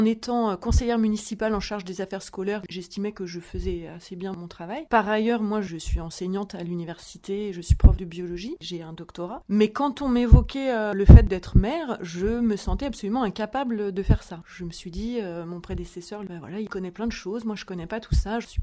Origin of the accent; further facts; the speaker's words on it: Plaisir, Île-de-France, France; J'ai grandi à Plaisir, donc c'est pas tout à fait un petit village, mais c'est pas non plus la grande ville.